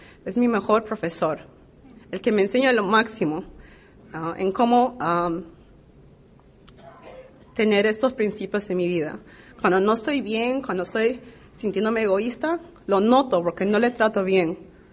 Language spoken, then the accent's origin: Spanish; Peru; born there; viajé a mi país natal, Perú